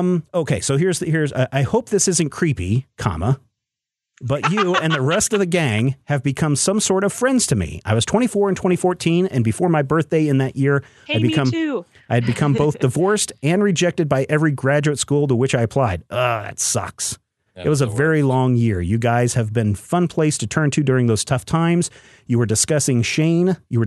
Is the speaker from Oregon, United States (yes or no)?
yes; Portland, Oregon, United States; moved away as an adult; now in Seattle, United States; since I grew up in Portland, Oregon, went to the University of Northern Washington, and now live in Seattle.